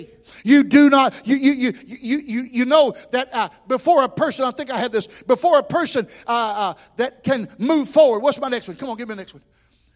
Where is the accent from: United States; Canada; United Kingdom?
United States; the South; You know, I'm from the South, so the famous last words is, watch this.